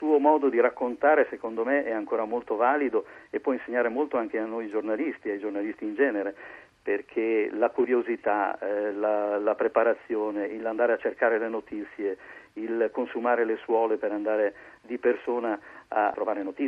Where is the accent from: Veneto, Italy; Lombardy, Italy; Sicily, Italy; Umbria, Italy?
Veneto, Italy; Lonigo; Io ho vissuto la mia infanzia, sono nato a Lonigo nel Vicentino